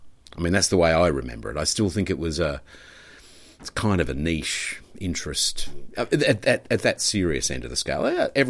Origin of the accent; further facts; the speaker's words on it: Queensland, Australia; a Queenslander.